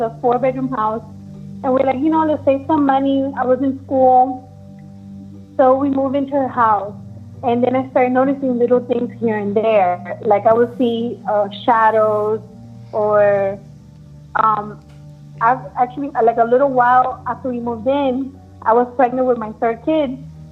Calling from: Miami, Florida, United States; I'm calling from Miami, Florida.

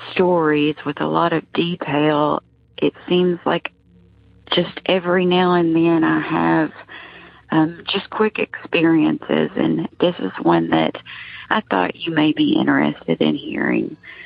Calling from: Kentucky, United States; I'm calling from Kentucky. I have called in a few times over the years.

